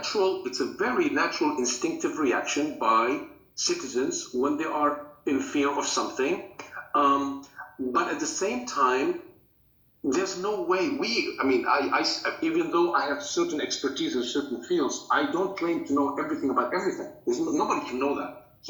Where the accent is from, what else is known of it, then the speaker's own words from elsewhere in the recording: Syria; I think, many of you who know where I was born in Syria. my country was decimated